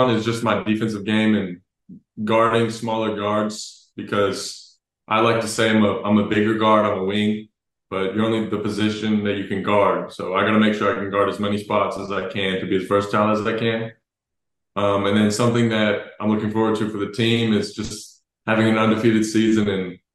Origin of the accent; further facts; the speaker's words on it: Dallas, Texas, United States; I'm from Dallas. I grew up watching the Mavs, so it was crazy.